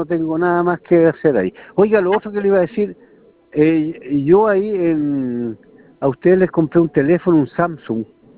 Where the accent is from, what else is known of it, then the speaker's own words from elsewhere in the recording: Lampa, Santiago Metropolitan Region, Chile; ando aquí en el campo, pues yo soy de acá de Lampa, entonces ando por acá